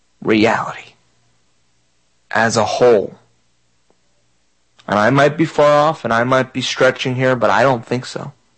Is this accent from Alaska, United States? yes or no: no; Florida, United States; this tropical storm that's on the coast of my home state of Florida.